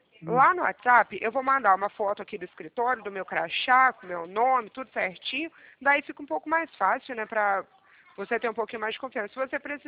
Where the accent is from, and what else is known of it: Minas Gerais, Brazil; moved away as an adult